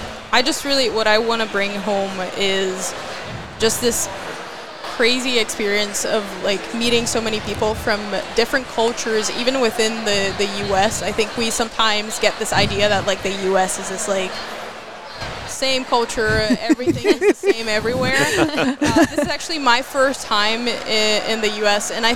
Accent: South Region, Brazil; people ask like, what food should I try if I visit Brazil? I'm from the South.

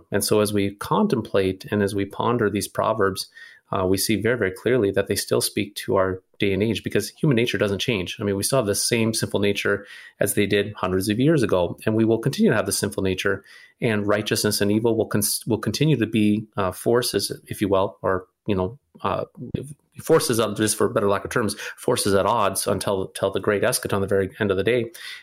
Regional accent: North Dakota, United States; And I'm from North Dakota here. We have a lot of dairy farmers and ranchers and so forth.

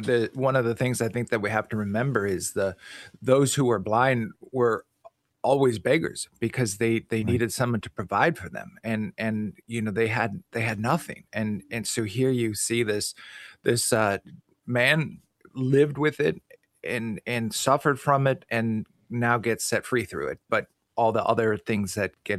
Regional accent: Milwaukee, Wisconsin, United States; Well, and being born and raised in Milwaukee, I'm used to growing up in cold and snow.

